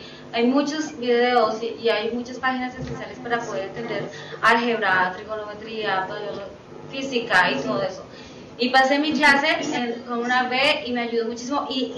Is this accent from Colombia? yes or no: yes; Colombia; moved away; yo soy colombiana y vine aquí hace 11 años y tuve que aprender inglés